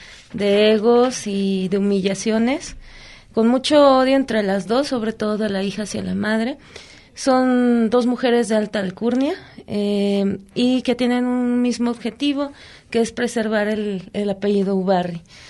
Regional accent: Lagos de Moreno, Jalisco, Mexico; Somos de aquí, de Lagos, de Moreno.

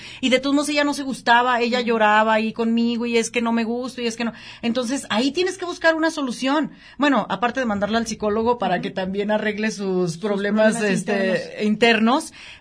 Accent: Mexico; los mexicanos ya sabes que todo vendemos.

